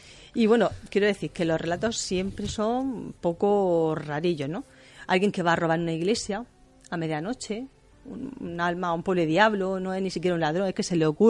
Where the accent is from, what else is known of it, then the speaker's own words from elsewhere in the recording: Murcia, Region of Murcia, Spain; Yo, como homenaje a mi tierra, a Murcia, es una gran enamorada de la región